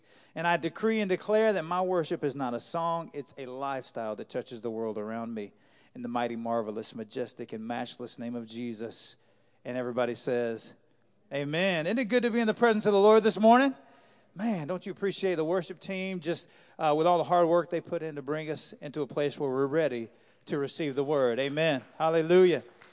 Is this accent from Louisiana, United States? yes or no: yes; New Orleans, Louisiana, United States; now in South Carolina, United States; We've had storms here in South Carolina. Anybody need to see another hurricane? I don't. I grew up in New Orleans. I saw a few, so we're good.